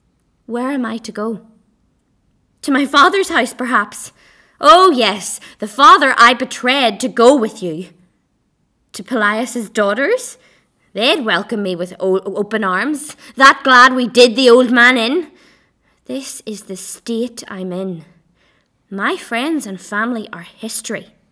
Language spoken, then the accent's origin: English; Lurgan, Northern Ireland, United Kingdom; accent: regional Northern Irish; moved away as an adult; I'm from Lurgan in County Armagh in Northern Ireland, which is maybe 30 minutes outside of Belfast. So I guess that I do have quite a regional accent. And because I've been living away from home for 6 years now, I guess that my accent has definitely neutralized